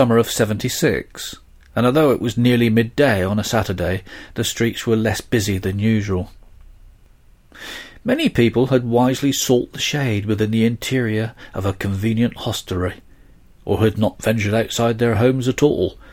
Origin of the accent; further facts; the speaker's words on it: southern England, United Kingdom; I was driving through my hometown in southern England. It is a rural market town with a solitary narrow high street.